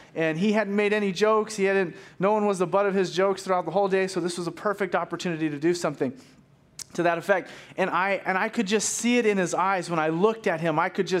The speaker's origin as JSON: {"language": "English", "town": "Sunnyvale", "region": "California", "country": "United States", "tie": "born or raised there", "said": "So I grew up in Sunnyvale, and I was an athlete"}